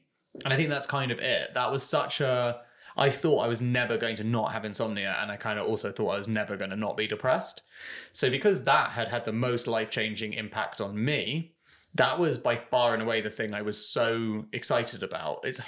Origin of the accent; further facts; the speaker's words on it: England, United Kingdom; It's really complicated as an Englishman hiring an American